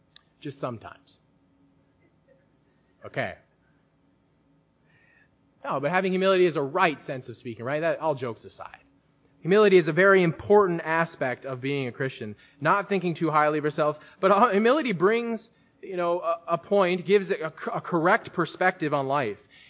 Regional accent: United States; I can't help but think of Americans because I haven't really traveled abroad, and I'm an American.

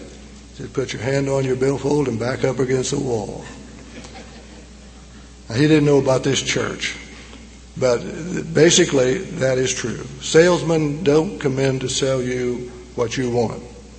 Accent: Anderson, Missouri, United States; I'm from Missouri. I was born and raised in Anderson.

